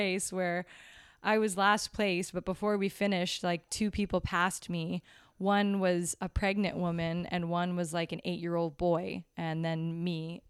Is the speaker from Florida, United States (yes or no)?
yes; Florida, United States; And so we grew up in Florida, not with sailboats, but on boats.